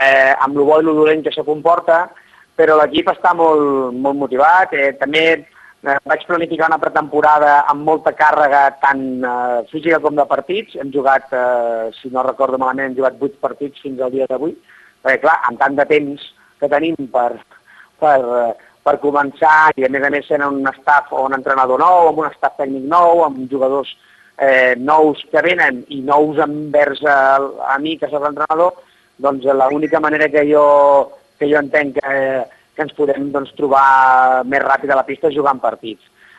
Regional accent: Vilafranca, Catalonia, Spain; soc de Vilafranca, vaig jugar a Vilafranca de petit i de jove

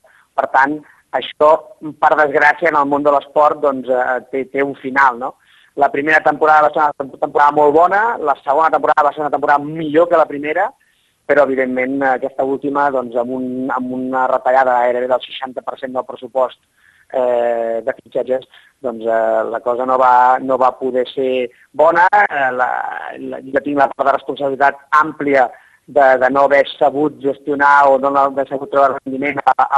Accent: Vilafranca, Catalonia, Spain; soc de Vilafranca, vaig jugar a Vilafranca de petit i de jove

